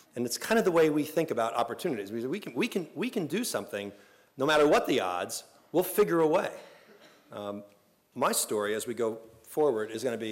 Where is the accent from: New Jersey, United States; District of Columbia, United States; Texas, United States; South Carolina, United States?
New Jersey, United States; now I'm from New Jersey. So I said, Cornell does not have a Wawa.